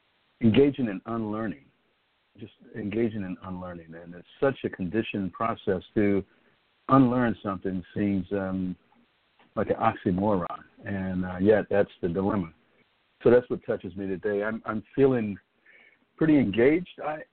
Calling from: Laurel, Maryland, United States; I'm calling from Laurel, Maryland

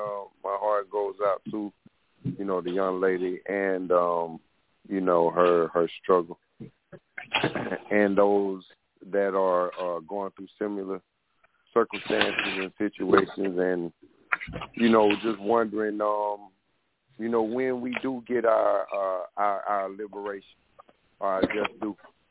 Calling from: South Carolina, United States; Brother Jay, I'm calling from South Carolina.

